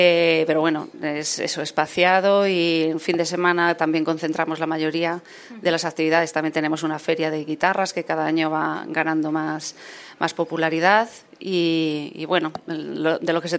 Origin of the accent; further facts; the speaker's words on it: Castilla-La Mancha, Spain; now in Madrid, Spain; luego en el conservatorio en Campo de Cristana, en Alcázar de San Juan, hasta que ya me vine aquí a estudiar toda mi carrera